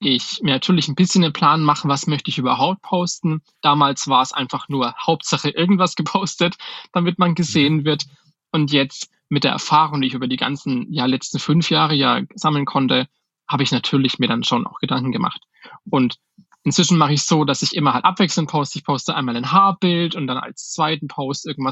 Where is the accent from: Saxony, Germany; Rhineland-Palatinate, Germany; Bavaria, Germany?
Bavaria, Germany; Schweinfurt